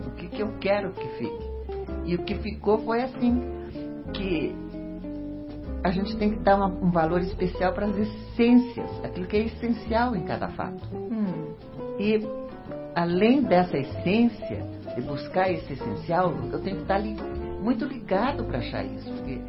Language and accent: Portuguese; Rio Grande do Sul, Brazil; lá no meu rincão, porque eu não sou daqui, eu sou gaúcha